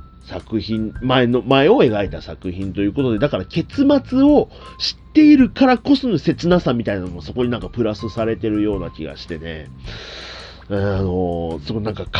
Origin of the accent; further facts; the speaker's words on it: Fukuoka, Japan; まあ九州、まあ僕も地元福岡なので、